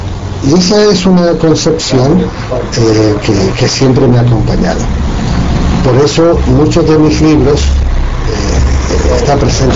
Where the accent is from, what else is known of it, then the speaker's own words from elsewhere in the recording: Canary Islands, Spain; También como escritor canario que soy, las Islas Canarias están formadas por erupciones volcánicas.